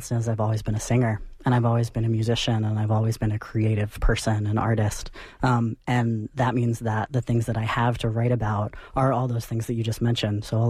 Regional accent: Richmond, Virginia, United States; So when I talk about being from Virginia, I grew up in Richmond, which is the capital of Virginia.

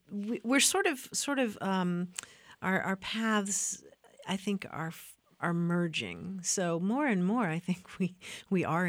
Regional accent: Kentucky, United States; I mean, he lived in New York City for many, many years, and I grew up in Kentucky.

